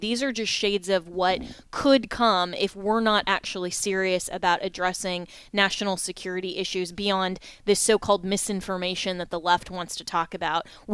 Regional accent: Colorado, United States; now in Florida, United States; Coming from Colorado, which used to be my home state, which was one of the first to pass Amendment 64 in that state

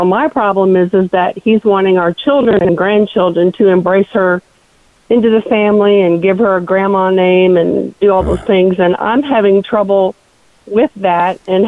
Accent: Houston, Texas, United States; now in Omaha, United States; Omaha. Well, originally from Houston, but I live in Omaha now.

